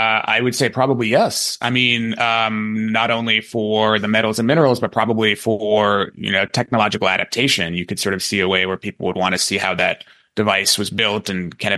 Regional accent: Maine, United States; I grew up in Maine and at a pretty rural part of the state.

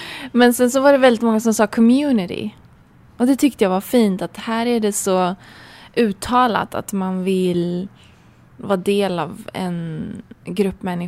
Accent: Gothenburg, Västra Götaland County, Sweden; accent: Gothenburg; Jag önskar jag hade den göteborgskan kvar. Men den tvättades bort när jag flyttade till Norrland. Eller för Stockholm då, men då var den lite kvar. Och sen så flyttade jag till Västerbotten. Och då försvann den, så tvättades ur.

